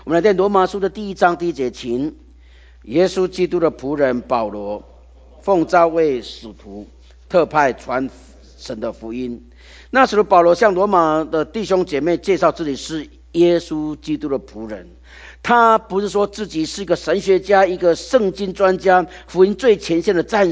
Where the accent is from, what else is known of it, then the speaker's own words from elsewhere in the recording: Taiwan; 就像我在很小的时候，我在乡下长大，小时候并没有自来水。我想从台湾来的这些大概比我大一点的人，